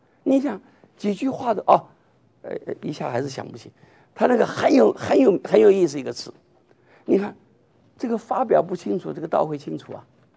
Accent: Taiwan; 我们从小在中国受的教育，台湾也是一样，我那时候的台湾还是真正中国的一部分

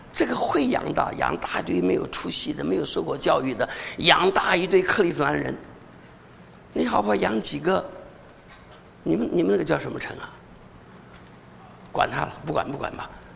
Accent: China; 我们从大陆来的，不讲对不起。

